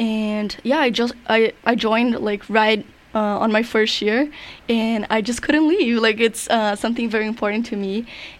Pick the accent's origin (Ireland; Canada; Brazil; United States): Brazil; But basically, I am from Brazil.